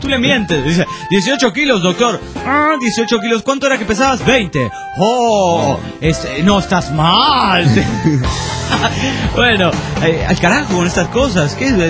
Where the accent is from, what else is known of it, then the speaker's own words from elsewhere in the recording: Baja California Sur, Mexico; Soy de Baja California Sur, cabrón.